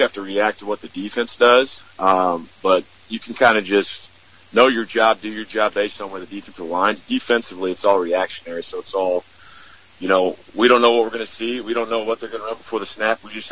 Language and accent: English; Sabetha, Kansas, United States; also born or lived in Topeka; Yeah, born and raised. Born in Topeka, but lived my whole life growing up in Sabetha. My family's there. Both my sisters live there.